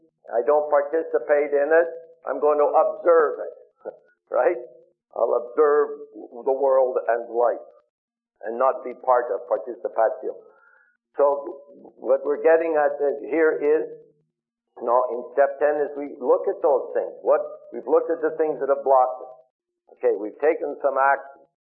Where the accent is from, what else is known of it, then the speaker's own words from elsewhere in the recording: Montreal, Quebec, Canada; Irish, Catholic society in Montreal, right?